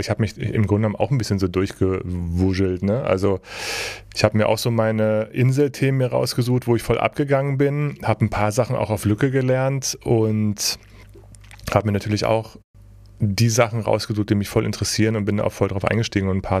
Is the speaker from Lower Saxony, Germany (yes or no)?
yes; Göttingen, Lower Saxony, Germany; also born or lived in Cologne; Ich komme ja aus Göttingen, ne? Kleinerer Stadt, und dann so nach Köln, so als Student